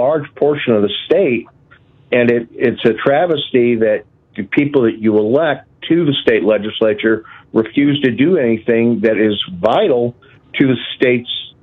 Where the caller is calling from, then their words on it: St. Louis, Missouri, United States; I'm calling from St. Louis, Missouri, and I wanted to get your opinion on our Josh Hawley wackadoodle we have as a senator